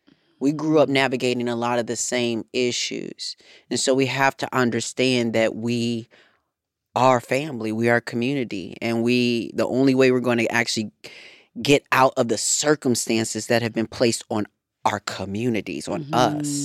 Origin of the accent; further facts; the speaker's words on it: Racine, Wisconsin, United States; And I grew up in one of the hoods in Wisconsin. And, you know, Racine, Wisconsin, it was such a small town